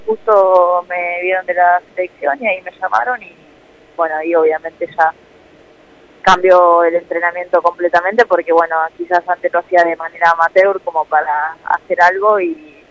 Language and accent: Spanish; General Pico, La Pampa, Argentina; also born or lived in Santa Rosa; now in Buenos Aires, Argentina; Y yo soy de Pico y primero me tuve que mudar a Santa Rosa.